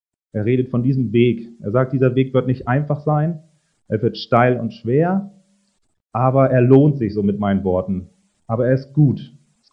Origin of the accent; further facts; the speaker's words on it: Kiel, Schleswig-Holstein, Germany; aber für mich sind das ja Riesenberge hier, ne? Als Kieler Sprotte.